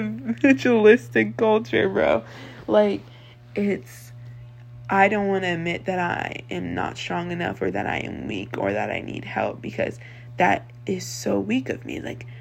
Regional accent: United States; I'm from America, I don't know where y'all are from, but any of my U.S. baddies, we come from a very individualistic culture

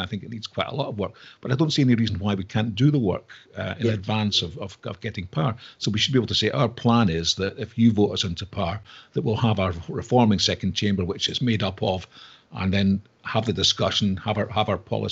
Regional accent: Scotland, United Kingdom; I mean, I'm Scottish, as you know, and there's an awful lot of bad feeling up there.

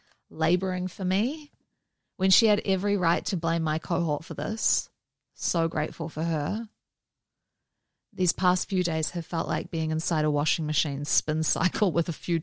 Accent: California, United States; I'm a Californian, so I'm all good.

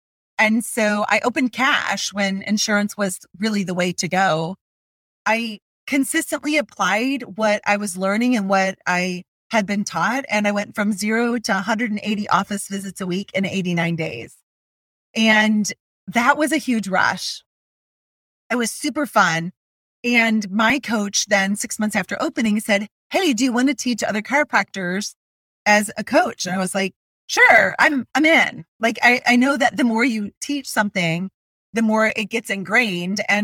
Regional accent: Michigan, United States; We moved to Michigan, which is my hometown and our home state and yours as well.

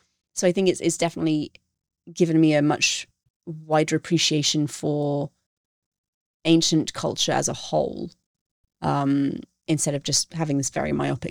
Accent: United Kingdom; And for me as a British person

